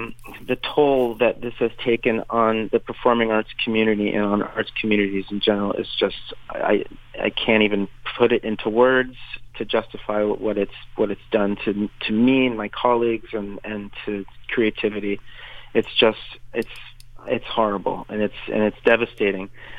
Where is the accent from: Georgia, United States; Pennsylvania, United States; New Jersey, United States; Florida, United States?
Florida, United States; Miami; also born or lived in Cleveland; Well, I'm a Cuban-American, and I grew up in Miami, Florida, and went to arts middle school and arts high school there at the New World School of the Arts. And then I moved from sunny Miami to very snowy Cleveland